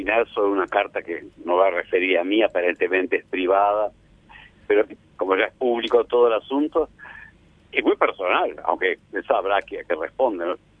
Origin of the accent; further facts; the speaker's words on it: Uruguay; nosotros somos uruguayos y decimos